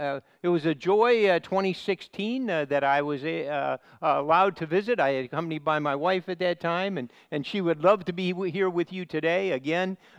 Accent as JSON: {"language": "English", "region": "Midwest", "country": "United States", "accent": "American", "said": "So excuse me for my American accent. I bet if I stayed here longer, I could pick up a Birmingham accent. Is that possible? I don't know. Is that possible? So for right now, you'll have to help me and listen a little bit harder. I have a bit of a Midwestern accent."}